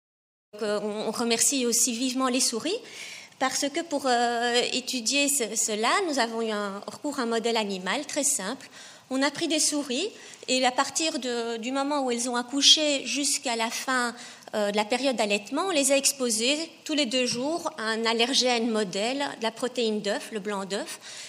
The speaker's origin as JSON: {"language": "French", "region": "Brussels", "country": "Belgium", "said": "Donc moi je viens du nord, de Bruxelles, et je suis arrivée dans le sud, au Pays du Soleil"}